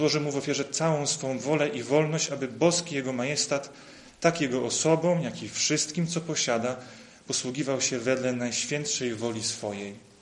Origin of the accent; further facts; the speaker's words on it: Kalisz, Greater Poland Voivodeship, Poland; Pochodzę z Kalisza.